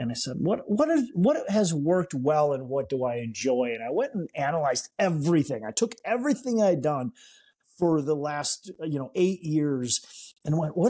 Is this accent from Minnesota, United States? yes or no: yes; Minnesota, United States; So, I'm born and raised in the Midwest, Minnesota. A guy, Twin Cities guy.